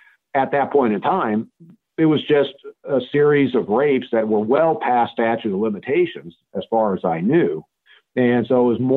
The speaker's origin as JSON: {"language": "English", "town": "Fairfield", "region": "California", "country": "United States", "tie": "born or raised there", "said": "No, I'm a military brat. So my father was in the Air Force. And so growing up, I bounced all over the United States until we settled in the Fairfield-Vacaville area starting in the eighth grade."}